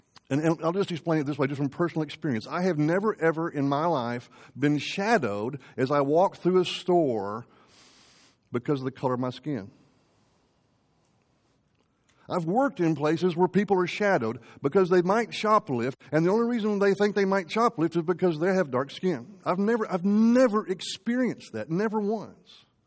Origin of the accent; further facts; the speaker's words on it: Southern United States, United States; So here I am, a white guy, born and raised in the South.